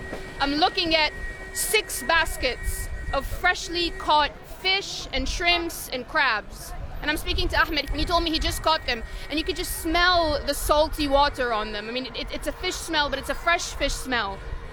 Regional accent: Alexandria, Alexandria Governorate, Egypt; Welcome to my hometown, Alexandria, on the coast of the Mediterranean Sea. There's a saying here in Egypt that Alexandria is the mermaid of the Mediterranean

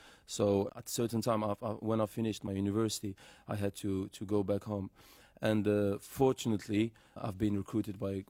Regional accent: Algeria; English is a second language; I'm from Algeria

